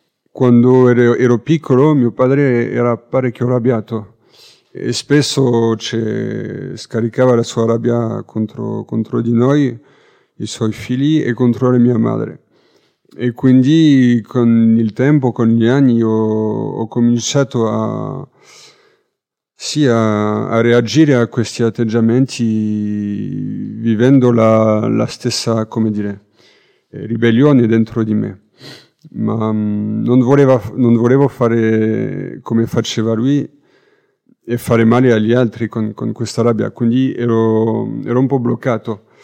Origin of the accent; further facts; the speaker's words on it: France; Italian is a second language; mi chiamo … vengo dalla Francia. Sono cresciuto in una famiglia cristiana